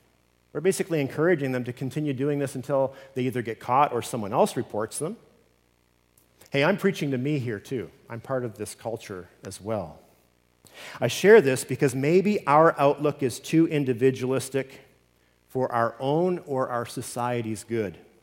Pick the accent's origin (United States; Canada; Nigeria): Canada; I am a Canadian